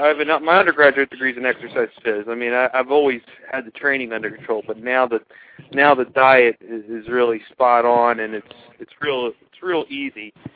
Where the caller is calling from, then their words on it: Downingtown, Pennsylvania, United States; I'm from Downingtown, Pennsylvania.